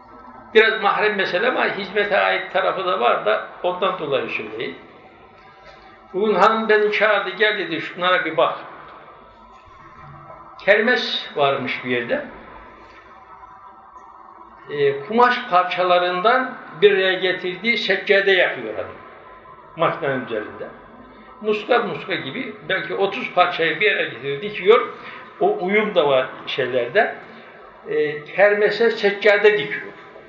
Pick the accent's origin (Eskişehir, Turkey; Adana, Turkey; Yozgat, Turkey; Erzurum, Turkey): Yozgat, Turkey; Ben Yozgatlıyım. Bizim Yozgat'ta bu konu çok kuvvetli.